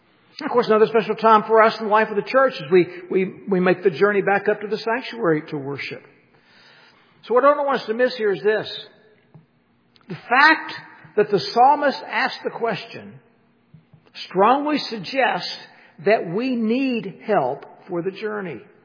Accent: West Virginia, United States; And I tell you, I'm from West Virginia.

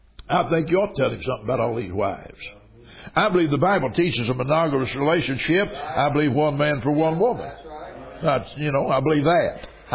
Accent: Belgium; now in United States; I didn't come from Africa, I came from Belgium

